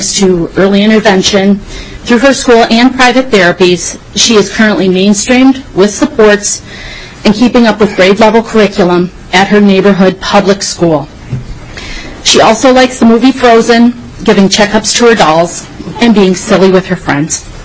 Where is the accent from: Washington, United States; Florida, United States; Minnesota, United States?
Minnesota, United States; I'm here today as a Minnesotan and a mother.